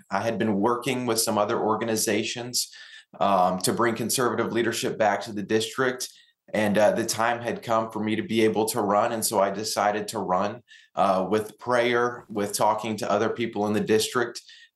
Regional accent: Kentucky, United States; I was born and raised here in Northern Kentucky.

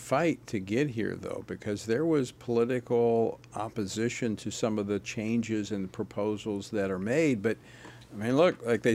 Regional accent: Louisiana, United States; I'm still watching with interest because Louisiana is still my home state.

